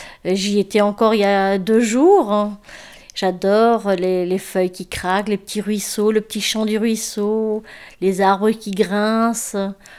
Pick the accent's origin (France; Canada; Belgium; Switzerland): France; Brest, Brittany; moved away; Je suis née déjà en Bretagne. Je suis brestoise. Bien que je sois partie à Paris, je ne concevais pas de passer ma vie à Paris.